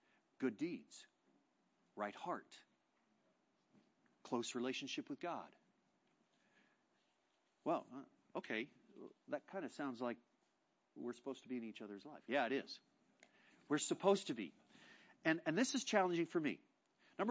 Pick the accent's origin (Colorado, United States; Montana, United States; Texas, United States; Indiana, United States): Colorado, United States; I grew up water skiing on Saturdays. I grew up, I don't know, we watched the Broncos because they came on at 11 in Colorado.